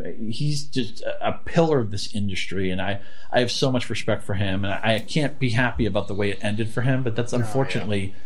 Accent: New England, United States; You know, I grew up in New England

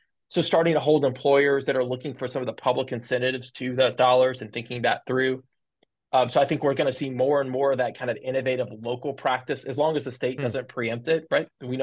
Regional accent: Texas, United States; a thing that makes me the proudest about being a Texan

